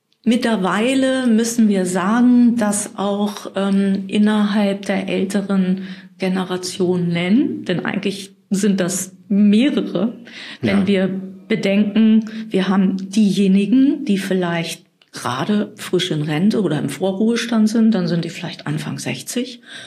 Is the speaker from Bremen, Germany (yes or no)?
no; Dollbergen, Lower Saxony, Germany; In Dollberg, meiner alten Heimat.